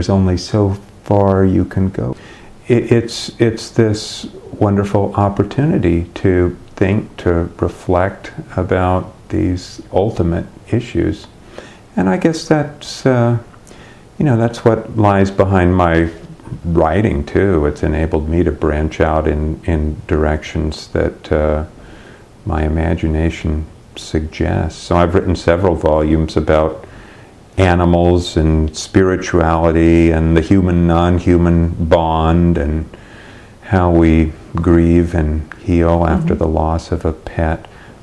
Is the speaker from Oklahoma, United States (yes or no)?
yes; Oklahoma, United States; I grew up in Oklahoma, and I was a member of the All Souls Unitarian Church in the middle of the Bible Belt.